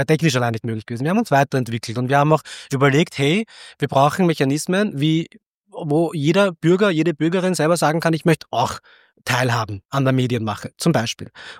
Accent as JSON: {"language": "German", "region": "Vienna", "country": "Austria", "tie": "born or raised there", "said": "ich bin halt in Simmering aufgewachsen"}